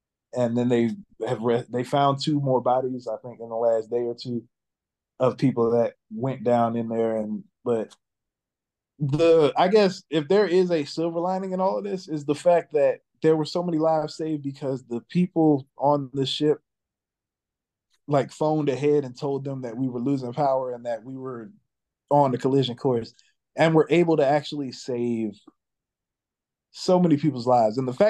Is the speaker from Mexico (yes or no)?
no; Maryland, United States; I'm from Maryland, went to college in Baltimore, so Baltimore is like a second home to me.